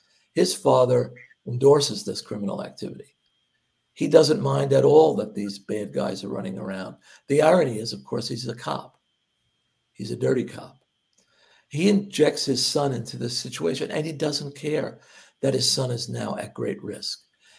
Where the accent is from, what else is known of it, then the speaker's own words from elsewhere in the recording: Hoboken, New Jersey, United States; I grew up in Hoboken